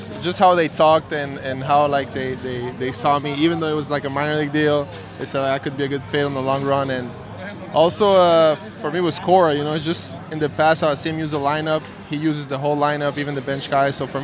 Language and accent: English; Canada; I'm Canadian, Venezuelan. I'm very proud because at my home, you know, we speak Spanish, got the Venezuelan culture, but obviously, like my friends in the school would be French. So I would say I'm both. I'm very proud to be Canadian, Venezuelan.